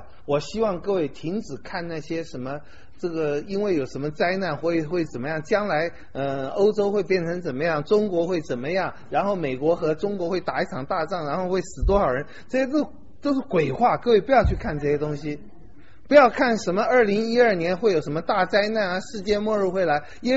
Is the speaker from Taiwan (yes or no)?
yes; Taiwan; 我们从台湾来的，尤其像我这种老一点的才知道